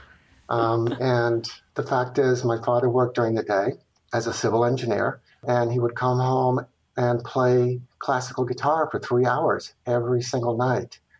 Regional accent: Chile; also born or lived in Venezuela; I was born in Venezuela, but I was immediately plucked away with the family to also go live in Chile for my first 7 years, following my father's job.

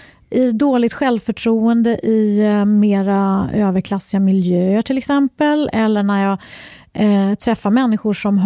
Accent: Uppsala, Uppsala County, Sweden; Jag är uppvuxen i Uppsala. Mina föräldrar var lärare och båda mina föräldrar kom från enklare förhållanden på landet. Min pappa kom från ett småskollärarhem i Emmaboda i Småland, och min mamma är från Öland

